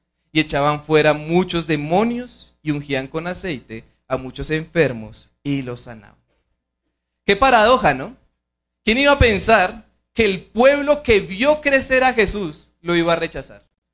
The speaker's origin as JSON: {"language": "Spanish", "country": "Colombia", "said": "como colombianos o latinos los usamos incluso hasta diariamente"}